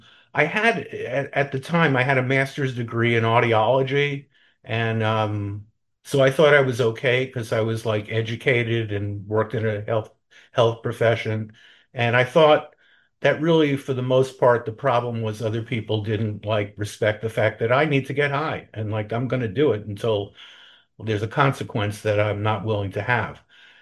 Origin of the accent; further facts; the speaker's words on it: New York, United States; I got very involved in the anti-war movement here in New York. I grew up in New York